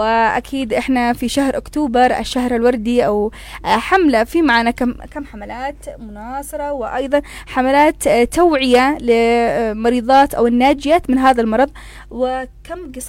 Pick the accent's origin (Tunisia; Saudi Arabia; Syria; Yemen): Yemen; إحنا كشعب يمني أو كمجتمع